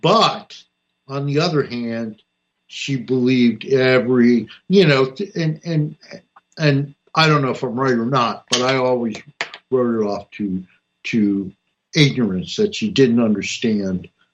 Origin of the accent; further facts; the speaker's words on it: New Jersey, United States; I grew up in North New Jersey, and her and her friends used to, we were poor and we lived in a little place